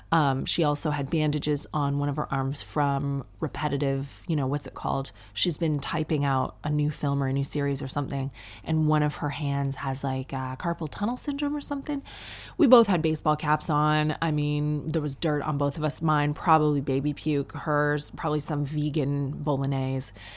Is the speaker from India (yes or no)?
no; Ireland; accent: Irish; Why is my Irish accent getting worse and worse?